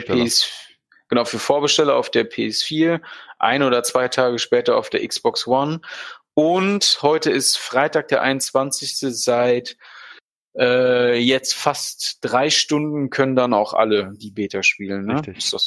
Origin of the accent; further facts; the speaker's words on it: Germany; Du musst ja auch mal meckern, ich bin Deutscher.